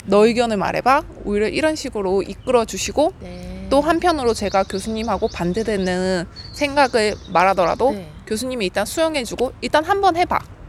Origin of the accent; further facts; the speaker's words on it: South Korea; moved away as an adult; now in Australia; 저희 농과대에서도 제가 딱 한국인으로서 딱 한 명 있어요.